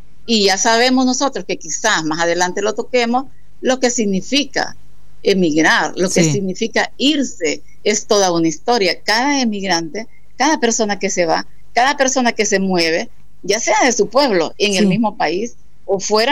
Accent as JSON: {"language": "Spanish", "town": "Balfate", "region": "Colón", "country": "Honduras", "also_born_or_lived": "La Ceiba / Tegucigalpa", "said": "vengo de Balfate, vengo a La Ceiba, a la institución media."}